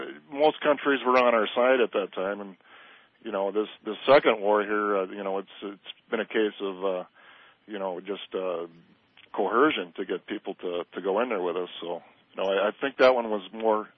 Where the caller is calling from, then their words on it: Minnesota, United States; I'm calling from Minnesota.